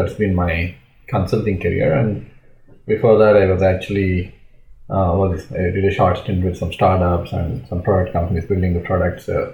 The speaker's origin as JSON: {"language": "English", "town": "Hyderabad", "region": "Telangana", "country": "India", "also_born_or_lived": "United States / Europe", "second_language": "English", "said": "I'm from a place called Hyderabad in India, basically. And been all around the world, been in the US, been in the India, been in Europe during my 15 years of career."}